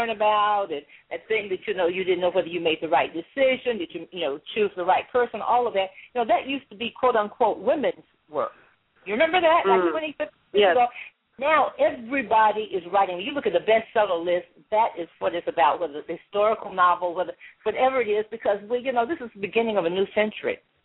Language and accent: English; Macon, Georgia, United States; I grew up in Macon, Georgia, in middle Georgia town